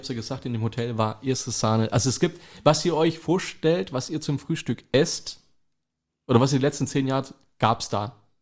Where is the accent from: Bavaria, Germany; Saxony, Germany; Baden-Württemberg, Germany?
Baden-Württemberg, Germany; Aalen; Ich hatte teilweise auf dem See im Dschungel besseres Internet wie bei uns in Aalen in der Stadt.